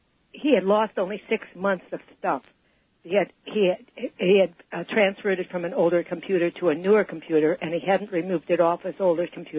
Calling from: New Jersey, United States; Hi. I'm calling you from New Jersey.

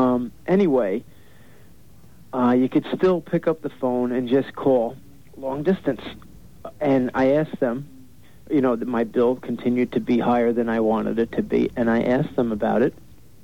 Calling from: New York, United States; Yeah, Long Island, Suffolk County.

